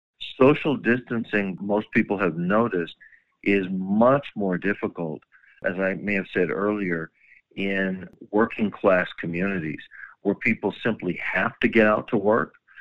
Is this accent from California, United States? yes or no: yes; San Francisco, California, United States; I have not been into my hometown of San Francisco yet to observe things.